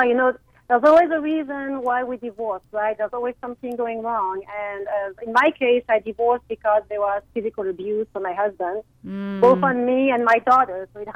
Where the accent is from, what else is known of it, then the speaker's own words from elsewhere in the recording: France; English is a second language; now in United States; as you can hear in my voice, I am not from here. I am originally from France, and I have been now living in the United States for about 15 years